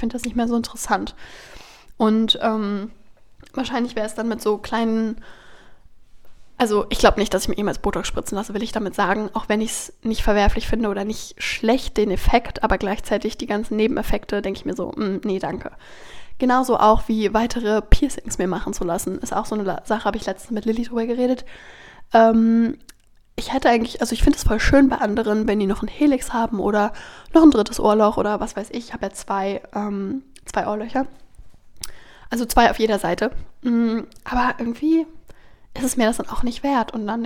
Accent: Magdeburg, Saxony-Anhalt, Germany; now in Hamburg, Germany; jetzt, wo ich eine Weile in Hamburg wohne und ein, zwei Mal Leuten gesagt habe, wo ich herkomme, nämlich aus dem Osten, wussten voll viele Leute entweder nicht, wo Magdeburg liegt, obwohl Magdeburg die Landeshauptstadt von Sachsen-Anhalt ist

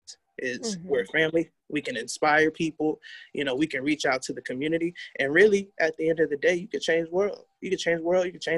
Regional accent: Long Beach, California, United States; I grew up in Long Beach, so a lot of the things that are coming to the forefront now is stuff that I grew up seeing and hearing about, you know.

